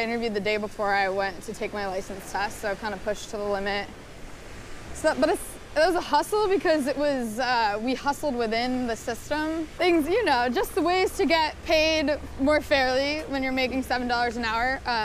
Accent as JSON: {"language": "English", "region": "Connecticut", "country": "United States", "tie": "born or raised there", "also_born_or_lived": "St. Louis, Missouri", "said": "So I grew up in Connecticut."}